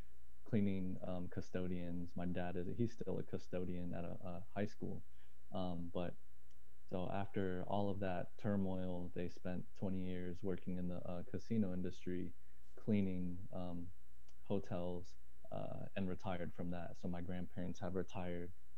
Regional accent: Las Vegas, Nevada, United States; And they grew up, or I grew up here in, or I was born in Las Vegas.

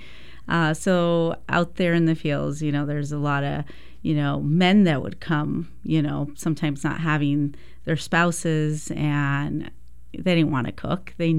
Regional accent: Texas, United States; born there; So I was born in Texas. I'm the youngest of six.

